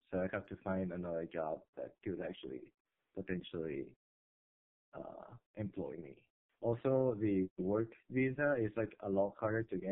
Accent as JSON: {"language": "English", "region": "Lima", "country": "Peru", "second_language": "English", "moved": "as an adult", "said": "I'm from Peru, so I was born in Lima, but all of my grandparents are Japanese."}